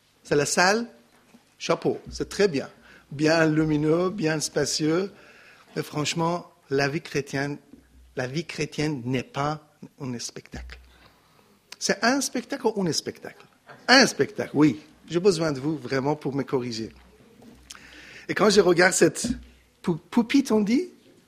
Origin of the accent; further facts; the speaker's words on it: Iran; French is a second language; chez nous, en Iran, on est des chiites.